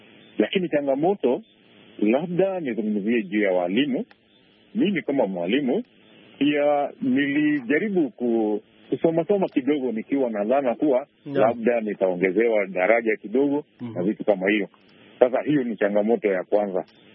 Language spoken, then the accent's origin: Swahili; Kenya; Natoka Karbo, Kenya